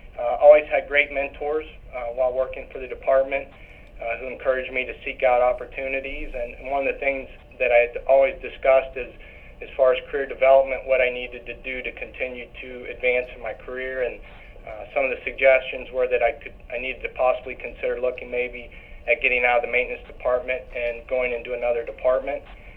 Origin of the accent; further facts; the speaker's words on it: Clarion, Pennsylvania, United States; I'm from Clarion, Pennsylvania, and my wife and I are raising our kids in Clarion, and it was an opportunity to be at home